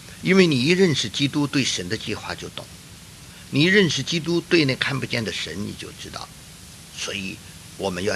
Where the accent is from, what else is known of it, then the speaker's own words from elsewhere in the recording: China; 我们中国人喜欢读三国志